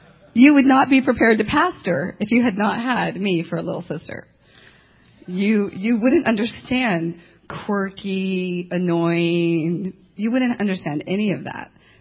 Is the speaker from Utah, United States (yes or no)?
yes; Utah, United States; And we're in from Utah. We're having a great time. We have just a few more days, and not too long. We are going home.